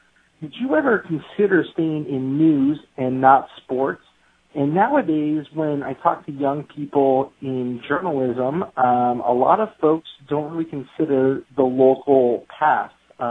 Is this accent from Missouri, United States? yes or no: no; California, United States; So I'm in my mid-30s, and I grew up in the Bay Area and as a Niner fan